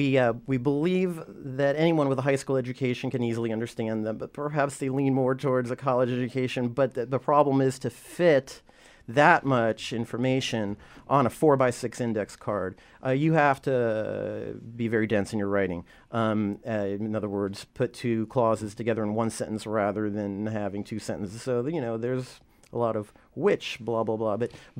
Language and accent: English; St. Petersburg, Florida, United States; It was a shock to see my hometown of St. Pete, Florida, have 500 people come out for an Occupy event. There was no activism there when I was growing up.